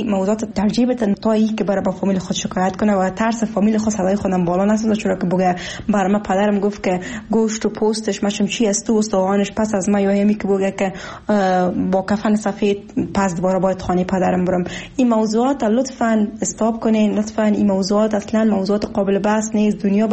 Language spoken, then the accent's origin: Persian; Afghanistan; من زن افغان هستم،